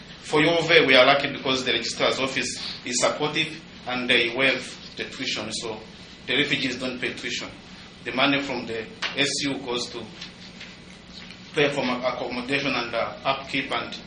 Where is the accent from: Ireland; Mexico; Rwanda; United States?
Rwanda; born there; moved away; I was born in Rwanda, and 20 years ago, as many of you know, we had some genocide stuff going on, and had to flee, and I lived in a refugee camp for more than 10 years.